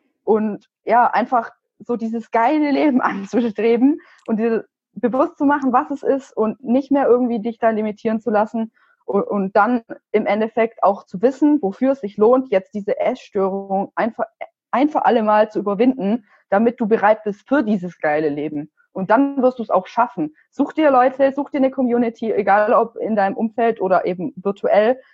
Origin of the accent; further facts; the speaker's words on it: Stuttgart, Baden-Württemberg, Germany; Aus Stuttgart.